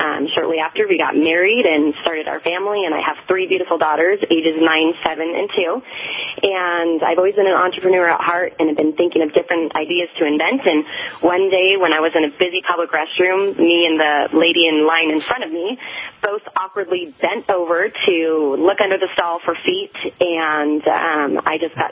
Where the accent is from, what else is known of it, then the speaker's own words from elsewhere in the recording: Carson City, Nevada, United States; I was born and raised in Carson City, Nevada. So I'm a native Nevadan.